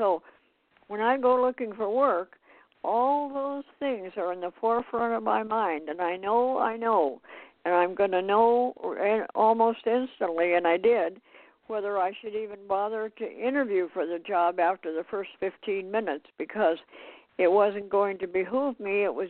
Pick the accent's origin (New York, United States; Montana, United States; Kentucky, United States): Montana, United States; born there; Well, you know, I was born in Montana, and I had to drive in the snow and ice and all that good stuff, and I moved to California.